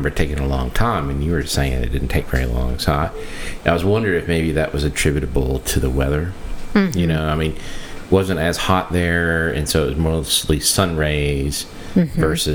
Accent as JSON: {"language": "English", "region": "California", "country": "United States", "tie": "born or raised there", "said": "So, of course, growing up in California, I don't remember sweet tea being a thing."}